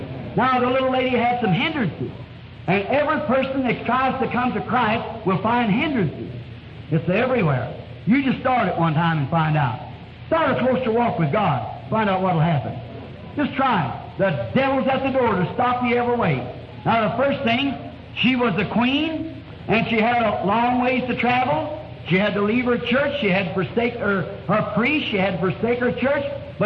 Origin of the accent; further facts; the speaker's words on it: United States; I want to know about my nation I'm interested in. I'm American. I'm interested in my nation.